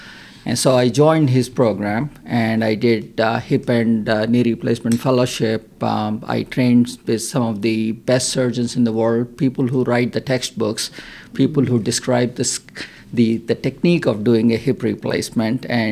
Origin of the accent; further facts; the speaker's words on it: India; I was born in India and grew up in India. The city where I grew up is a big city, 14 million population.